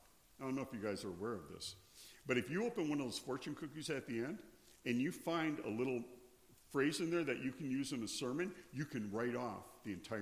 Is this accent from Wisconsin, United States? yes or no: yes; Wisconsin, United States; Now, I grew up in Wisconsin. I love snow shoveling.